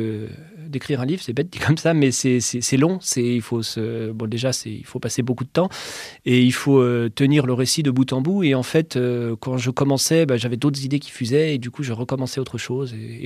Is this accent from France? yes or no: yes; Chalon-sur-Saône, Bourgogne-Franche-Comté, France; j'ai grandi à Chalon-sur-Saône, hein, c'est là où j'ai fait ma plus grosse scolarité.